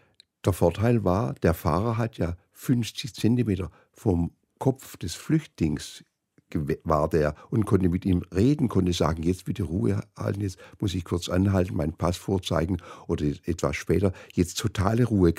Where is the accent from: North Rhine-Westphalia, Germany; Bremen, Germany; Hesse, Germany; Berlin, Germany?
Berlin, Germany; also born or lived in Sweden; meine Mutter ist Westberlinerin, hat einen Schweden geheiratet. Ich bin in Schweden geboren, habe einen schwedischen Vater. Aber meine Mutter hat sich, als ich ein halbes Jahr alt war, von meinem Vater getrennt und ist mit mir wieder zurück nach Westberlin gezogen.